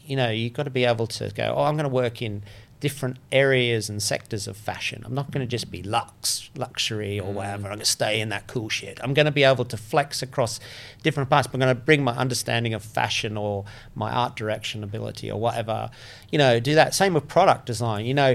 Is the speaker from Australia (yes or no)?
yes; Australia; But like, as an Aussie who's sort of lived in six different countries around the world and sort of calls this place home, even though it rains too much.